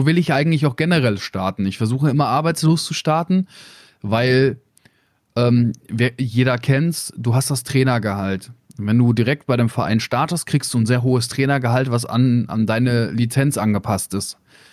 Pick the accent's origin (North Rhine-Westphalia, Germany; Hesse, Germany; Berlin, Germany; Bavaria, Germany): Bavaria, Germany; Ich bin in Bayern aufgewachsen.